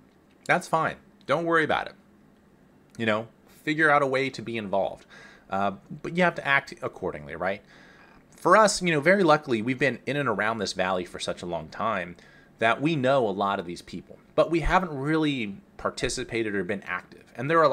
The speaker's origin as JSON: {"language": "English", "region": "California", "country": "United States", "said": "Shoot, I'm from Northern California."}